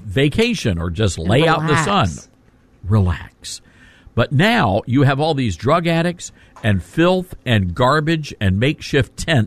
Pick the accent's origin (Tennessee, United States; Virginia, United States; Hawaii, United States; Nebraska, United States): Tennessee, United States; Memphis; Our show is based in Memphis, my hometown.